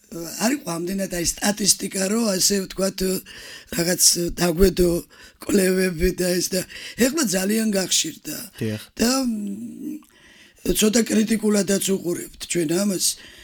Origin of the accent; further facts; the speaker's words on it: Guria, Georgia; მეც გურიიდან ვარ და ძალიან დიდი ბიბლიოთეკა ვქონდა.